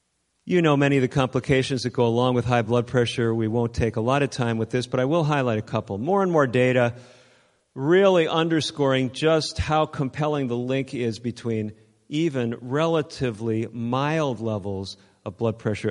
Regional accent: California, United States; I'm from Northern California, outside of Sacramento.

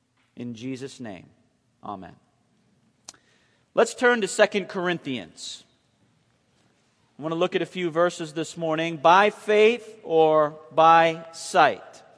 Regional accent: Conover, North Carolina, United States; I'm from Conover, North Carolina.

